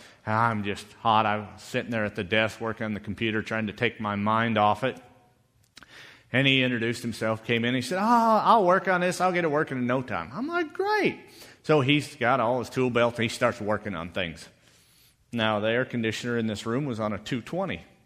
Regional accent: Montana, United States; Growing up in Montana around electric fences, I knew that you could grab the electric fence

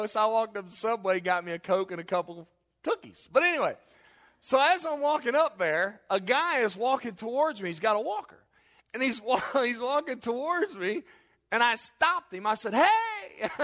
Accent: United States; As an American, as a free American, yes, we have freedoms

